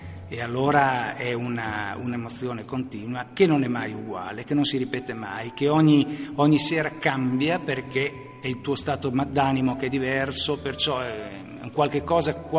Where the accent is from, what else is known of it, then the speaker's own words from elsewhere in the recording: Porretta Terme, Emilia-Romagna, Italy; born there; io sono nato a Poretta Terme, piccolo paese vicino a Bologna.